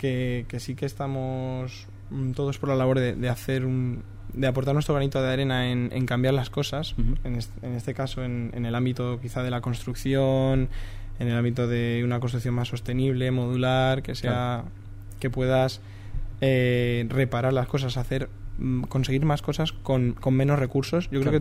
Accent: Logroño, La Rioja, Spain; also born or lived in Madrid; now in Valencia, Spain; Sí. Bueno, yo soy de Logroño, pero estudié la carrera en Madrid.

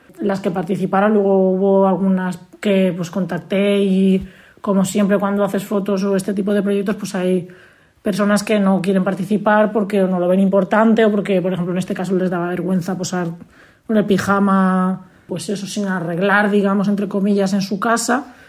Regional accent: Valencia, Valencian Community, Spain; soy de Valencia y soy fotógrafa

